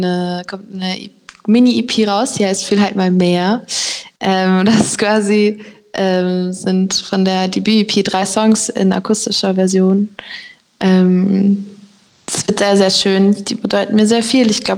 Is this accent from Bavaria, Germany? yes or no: yes; Munich, Bavaria, Germany; Ich durfte … auf dem Tollwood in München, auch in meiner Heimatstadt, supporten.